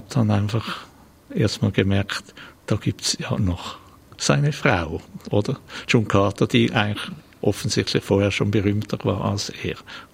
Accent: Zurich, Switzerland; also born or lived in Winterthur / Zug; Aufgewachsen bin ich im Unterland um Zürich, Winterthur und Zug.

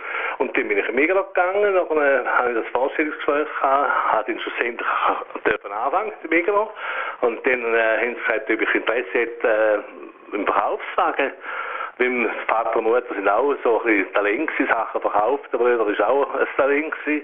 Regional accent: St. Gallen, Switzerland; ich bin natürlich in St. Gallen schon aufgewachsen

